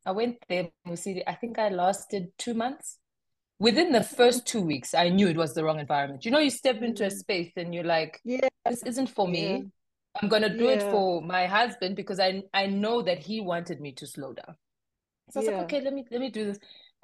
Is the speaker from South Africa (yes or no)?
yes; Eastern Cape, South Africa; now in Johannesburg, South Africa; rural Eastern Cape and now I'm in Joburg.